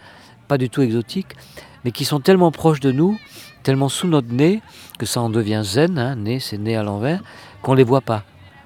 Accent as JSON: {"language": "French", "region": "Brittany", "country": "France", "tie": "born or raised there", "said": "déjà je dois dire que je suis breton, hein, finistérien, né là en face de l'île d'Ouessant"}